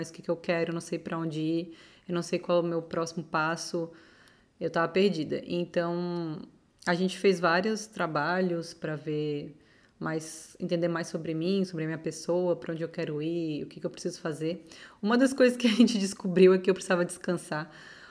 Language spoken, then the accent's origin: Portuguese; Florianópolis, Santa Catarina, Brazil; Eu sou de Floripa, mas eu ia muito para São Paulo para dar aula.